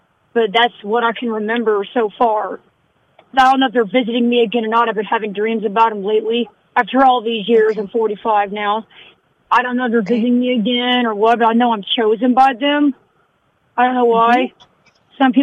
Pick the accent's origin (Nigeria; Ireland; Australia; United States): United States; Texas; now in Norman, United States; so I'm living in Norman, Oklahoma for now, but I'm from Texas originally.